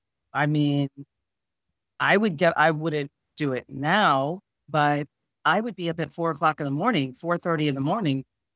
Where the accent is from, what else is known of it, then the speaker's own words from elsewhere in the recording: Connecticut, United States; So, you know, we're from Connecticut. So Artist Collective was just this wonderful place to go when we could finally get back into dance.